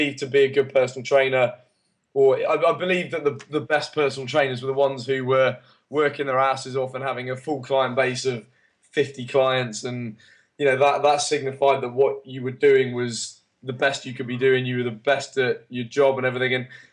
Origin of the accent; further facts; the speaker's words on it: Guernsey; Our families, he was from Italy, I was from Guernsey, so we didn't have any family there.